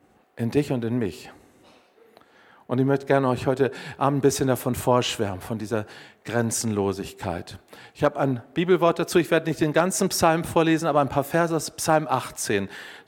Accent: Hanover, Lower Saxony, Germany; ich als Hannoveraner würde da nie mit dem Auto hochkommen

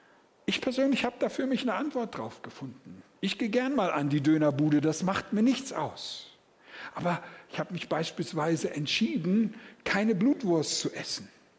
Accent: Northern Germany, Germany; Komm in die Puschen, sagt man bei uns in Norddeutschland. Die Bayern verstehen das nicht

